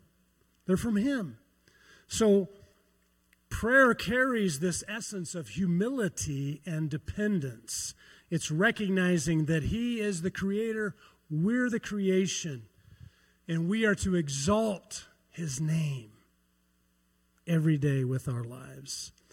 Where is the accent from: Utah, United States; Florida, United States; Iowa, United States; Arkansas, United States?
Iowa, United States; I grew up in Iowa. Did anyone else grow up in Iowa? Have you heard of Iowa? It's a great place.